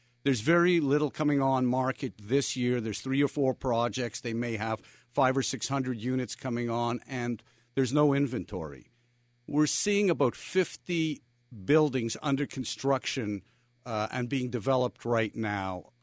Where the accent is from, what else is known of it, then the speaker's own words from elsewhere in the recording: Montreal, Quebec, Canada; now in Miami, United States; I'm Canadian-born, raised in Montreal, moved to Miami in the late 80s